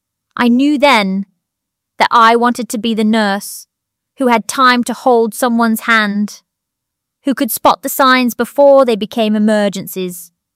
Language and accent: English; Liverpool, North West England, United Kingdom; I grew up in Norris Green